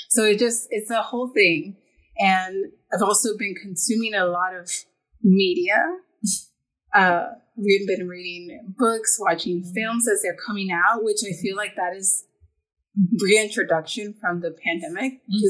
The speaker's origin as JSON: {"language": "English", "region": "Texas", "country": "United States", "tie": "born or raised there", "said": "Like, I was raised in Texas. Like, I've always been around the sun."}